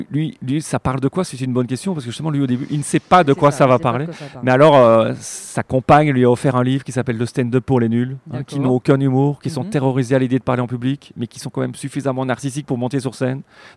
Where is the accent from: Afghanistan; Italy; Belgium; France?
Belgium; est-ce que je suis comme ça parce que je suis belge?